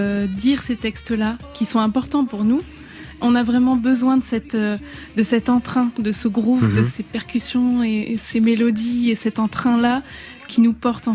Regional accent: France; Oui, moi j'ai grandi en France métropolitaine et avec une maman de métropole. Donc à la maison, on parlait en français. Mon papa ne nous a pas parlé en créole.

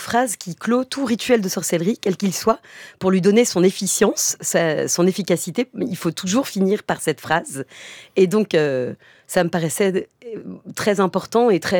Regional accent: France; ma double culture depuis la naissance, où j'ai grandi donc en France, mais mes deux parents étaient polonais.

